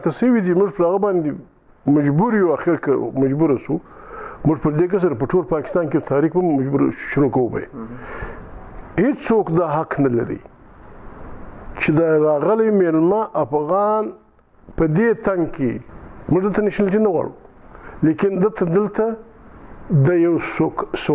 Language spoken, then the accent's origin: Pashto; Afghanistan; ستا پر ما شک دی چې زه د افغانستان یم